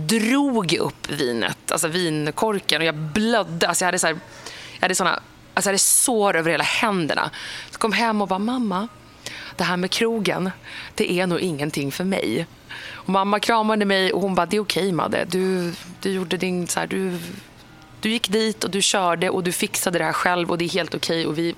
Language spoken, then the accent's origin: Swedish; Örebro, Örebro County, Sweden; now in United States; Long story short, jag är från Örebro, gnällbältet. Sveriges fulaste dialekt. Sorry, Örebro. Still love you, men det är inte vackert.